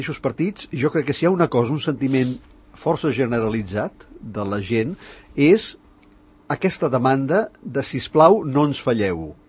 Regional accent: Catalonia, Spain; i com que som catalans i no hi ha manera d'arribar a la resolució

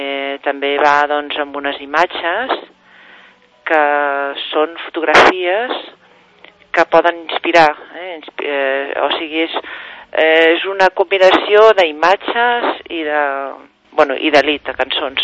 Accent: Sant Cugat del Vallès, Catalonia, Spain; Jo sóc de Sant Cugat, sí, jo visc a Mirassol, Des de fa més de 15 anys.

